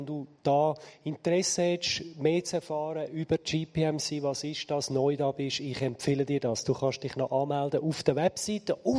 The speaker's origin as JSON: {"language": "German", "region": "Zurich", "country": "Switzerland", "said": "Super, ich bin ja Zürcher und kann mega schnell reden."}